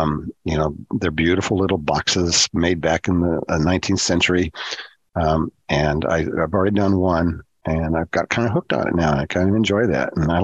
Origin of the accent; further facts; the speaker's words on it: Newport, Oregon, United States; You know, I grew up in Newport, and I miss the beach.